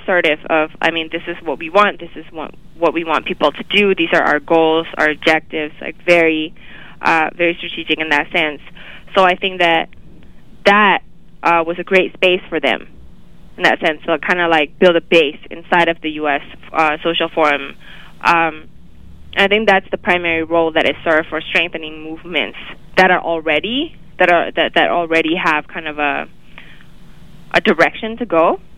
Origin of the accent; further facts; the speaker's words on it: Canada; as a Canadian, as someone from Canada